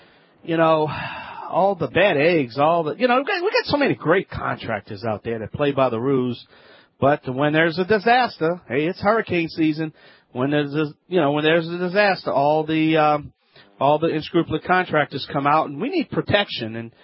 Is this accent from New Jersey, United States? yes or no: no; Louisiana, United States; I'm the Cajun man from the Bayou Land.